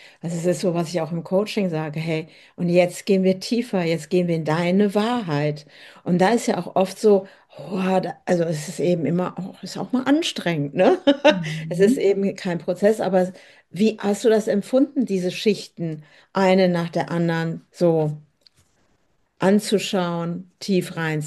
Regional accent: Hesse, Germany; ich komme auch ursprünglich aus dem Hessenland

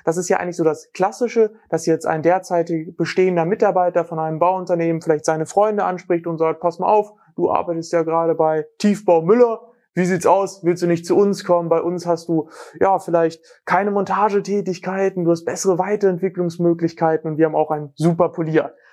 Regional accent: Braunschweig, Lower Saxony, Germany; Ich komme aus Braunschweig, das bedeutet aus Deutschland, liegt bei Hannover, ist von Hamburg beispielsweise um die 2 Stunden entfernt.

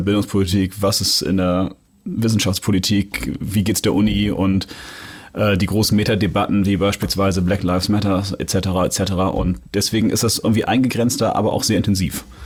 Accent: Hamburg, Germany; ich bin ja in Jenfeld aufgewachsen und bin Marienthal zur Schule gegangen.

